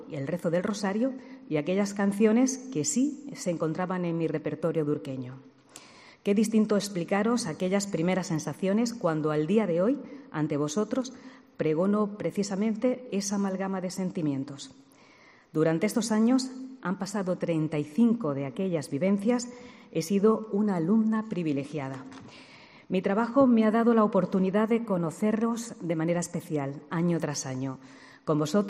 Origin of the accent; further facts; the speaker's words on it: Dúrcal, Andalusia, Spain; Y es que en mi pueblo, en Durcal, la viví desde mi infancia